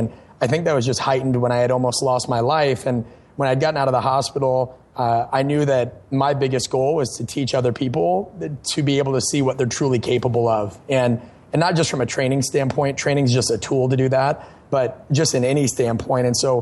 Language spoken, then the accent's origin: English; Nebraska, United States; Growing up in Nebraska, that was always in your ear with the Husker Power program and Boyd Epley.